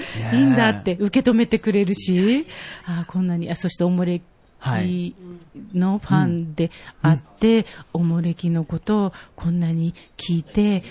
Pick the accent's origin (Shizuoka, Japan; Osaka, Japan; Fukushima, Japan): Fukushima, Japan; 福島から来ましたって言って